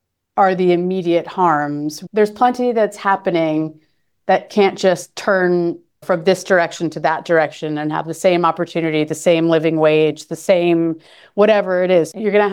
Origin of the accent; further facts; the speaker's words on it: United States; I'm American.